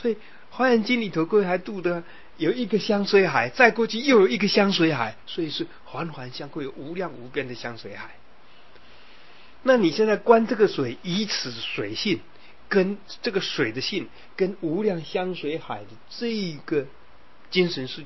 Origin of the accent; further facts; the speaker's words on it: Yilan County, Taiwan; 那宜兰有一条，就是我家乡的那一条，叫大礁溪的那一条，还是清的啊